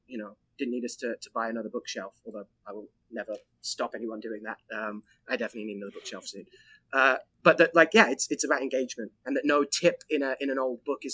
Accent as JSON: {"language": "English", "town": "Birmingham", "region": "West Midlands", "country": "United Kingdom", "tie": "born or raised there", "said": "I grew up in Birmingham. It's where my folks and my sister and stuff and a lot of family still are, in the West Midlands"}